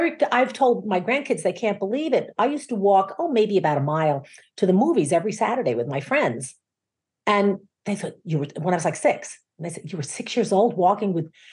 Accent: New York City, New York, United States; When you and I were kids, and I grew up in New York City.

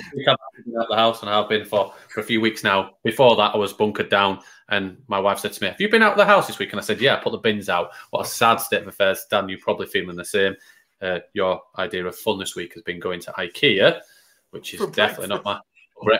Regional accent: Yorkshire and the Humber, United Kingdom; I'm a Yorkshireman.

